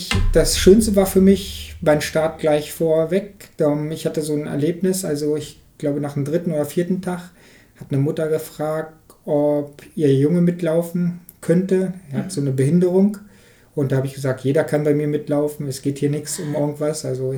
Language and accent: German; Harz, Germany; ich möchte eigentlich hier in Harz, denn Harz ist meine Heimat, die Gegend ist so schön